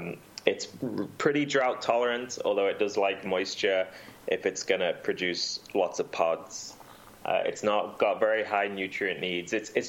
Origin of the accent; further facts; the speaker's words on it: United Kingdom; now in United States; so I'm not from America. I'm British.